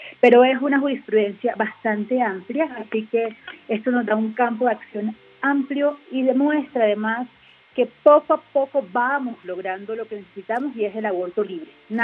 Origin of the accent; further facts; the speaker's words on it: Barranquilla, Atlántico, Colombia; born there; En Argentina le dicen pibas, en el pueblo donde yo nací le dicen peladas.